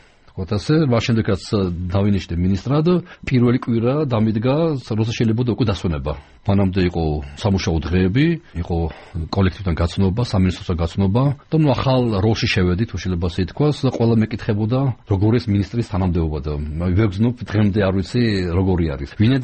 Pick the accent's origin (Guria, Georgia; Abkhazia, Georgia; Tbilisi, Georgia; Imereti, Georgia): Tbilisi, Georgia; თბილისში გავიზარდე, მეთემე სკოლა დავამთავრებელ ფილარმონიასთან, ყველაფერი იყო გარშემო.